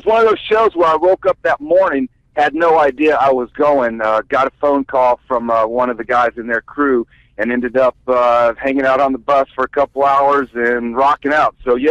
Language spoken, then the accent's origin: English; Alabama, United States; A lot of news coming out of Alabama with me in my home state.